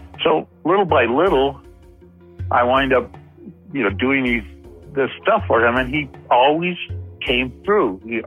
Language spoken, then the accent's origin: English; Compton, California, United States; And he trusted me because I grew up in Compton.